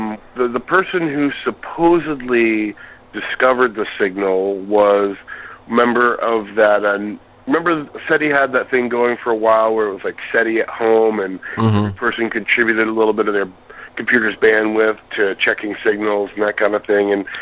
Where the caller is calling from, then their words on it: Portland, Maine, United States; Gentlemen … I'm calling from Portland, Maine.